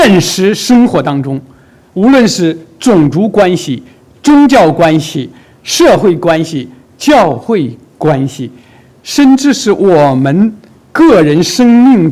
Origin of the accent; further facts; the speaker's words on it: Shandong, China; 我呢是出生在中国大陆山东的一个比较贫穷地方的农村家庭